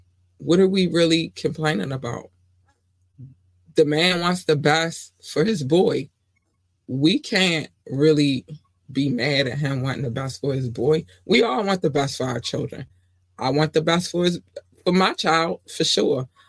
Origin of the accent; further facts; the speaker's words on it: Baltimore, Maryland, United States; I know that that story personally because guess what? I'm from Baltimore.